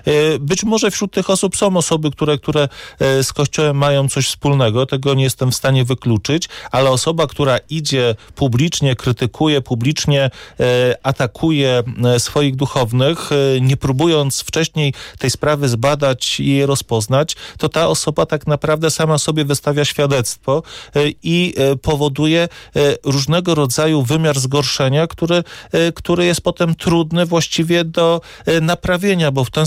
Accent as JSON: {"language": "Polish", "town": "Gdańsk", "region": "Pomeranian Voivodeship", "country": "Poland", "said": "Ja jestem katolikiem z Gdańska."}